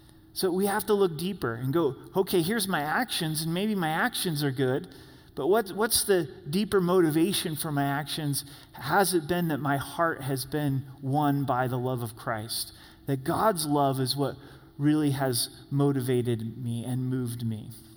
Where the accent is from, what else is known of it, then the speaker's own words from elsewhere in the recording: Oregon, United States; We grew up in Southern Oregon, and you mow the lawn a lot there, a lot more than Colorado.